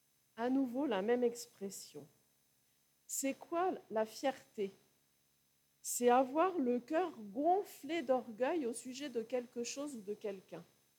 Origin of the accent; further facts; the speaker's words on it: France; C'est difficile, hein, on est français, on est cartésien.